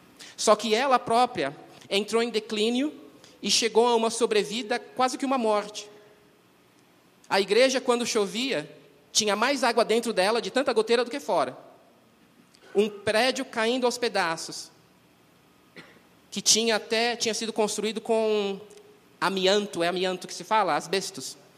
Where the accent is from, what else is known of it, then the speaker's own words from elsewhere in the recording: Santos, São Paulo, Brazil; Eu cresci em Santos, nasci em Santos, em uma igreja batista